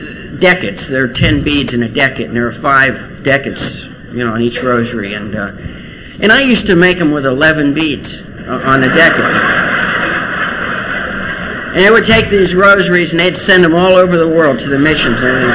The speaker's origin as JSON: {"language": "English", "region": "Ohio Valley", "country": "United States", "tie": "born or raised there", "said": "I grew up in the Ohio Valley, and I'm Irish, and I have 10 brothers and sisters"}